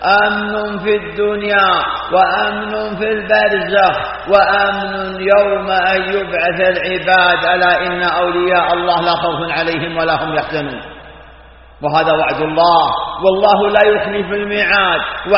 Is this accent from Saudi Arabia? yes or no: yes; Saudi Arabia; بلادنا المملكة العربية السعودية